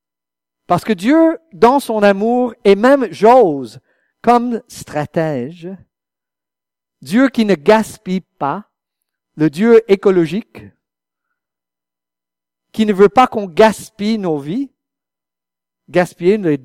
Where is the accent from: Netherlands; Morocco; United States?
United States; French is a second language; Comme on vient des États-Unis, c'est pas donné, ça.